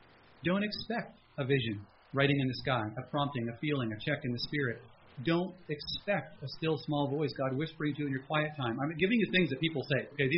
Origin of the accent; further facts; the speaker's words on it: Canada; After all, I'm a Canadian.